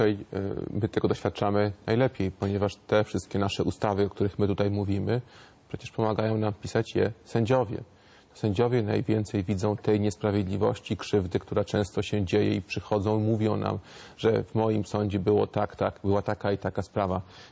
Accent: Stalowa Wola, Subcarpathian Voivodeship, Poland; Podam przykład z moich rodzinnych stron. Pochodzę ze Stalowej Woli

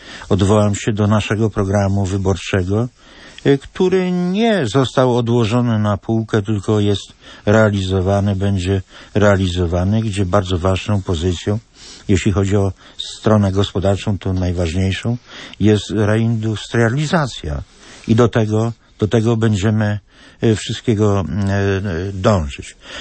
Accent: Subcarpathian Voivodeship, Poland; bo sąsiadem pana jestem, bo z Podkarpacia. Niektórzy mówią wschodnia Małopolska, natomiast ja wolę pozostać przy nazewnictwie Podkarpacie.

